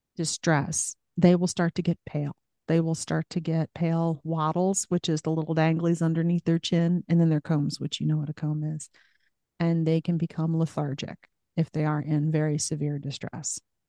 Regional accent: New Jersey, United States; Now, I came from New Jersey, where we used to get to 90 degrees and 90% humidity, and that was just too brutal. But here in the Midwest, it's a little bit more temperate

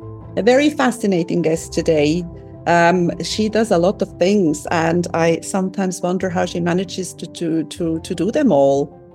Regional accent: Switzerland; now in Cyprus; I'm from Switzerland and my husband is from Cyprus and I live here.

